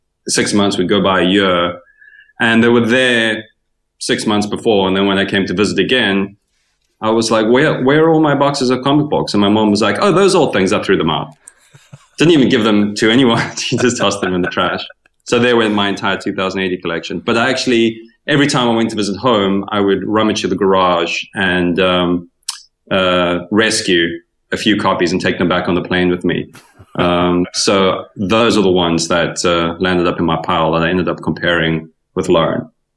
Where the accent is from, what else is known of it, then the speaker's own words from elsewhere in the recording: KwaZulu-Natal, South Africa; Yeah, I grew up on the Natal South Coast, which I call Twin Peaks by the Sea.